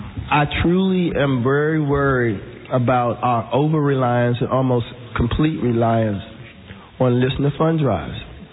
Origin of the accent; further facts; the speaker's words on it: Washington, District of Columbia, United States; from Washington, D.C.